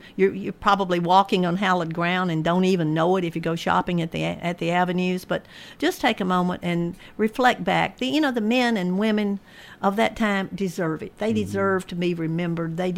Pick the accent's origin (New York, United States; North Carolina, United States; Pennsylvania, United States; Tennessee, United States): Tennessee, United States; Murfreesboro; born or raised there